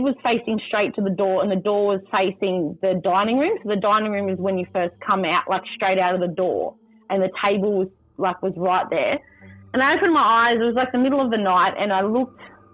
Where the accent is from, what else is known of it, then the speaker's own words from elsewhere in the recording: New South Wales, Australia; now in Central Coast, Australia; I'm from Warramai Country, which is Gloucester, Foster, Nelson Bay area. I've been brought up there all my life. And when I was growing up, I moved away.